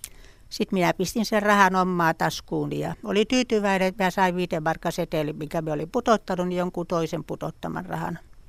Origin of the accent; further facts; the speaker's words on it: Karelia, Finland; Mä olen karjalainen ja isä oli karjalainen.